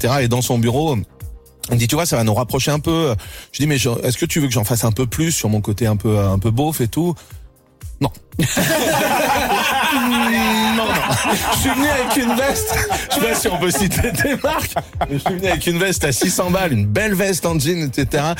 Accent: Sainte-Foy-l'Argentière, Auvergne-Rhône-Alpes, France; Oh, Sainte-Foy-l'Argentière, je suis de Sainte-Foy-l'Argentière.

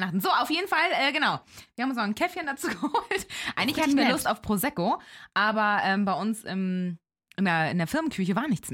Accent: Elmshorn, Schleswig-Holstein, Germany; bei uns in Elmshorn, wo ich herkomme, das ist ja eine halbe Stunde von Hamburg entfernt

